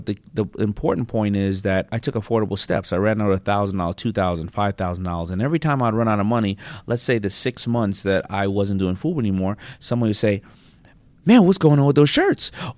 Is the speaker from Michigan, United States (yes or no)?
no; Queens, New York, United States; And once you're growing up in Hollis, Queens, I mean, listen, everybody's from Queens.